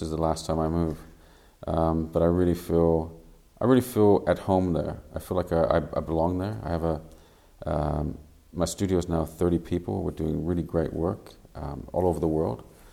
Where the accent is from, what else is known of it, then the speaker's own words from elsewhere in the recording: Canada; accent: English Canadian; now in Australia; I seem to have maintained my English Canadian accent.